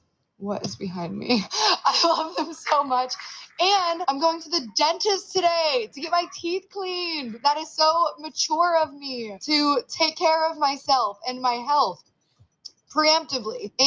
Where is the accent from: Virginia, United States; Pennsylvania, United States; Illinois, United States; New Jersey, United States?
Pennsylvania, United States; New Castle; as a young girl growing up in Newcastle, Pennsylvania, with no money and no resources and no connections and nobody inspiring me, telling me that I could do these things in this small town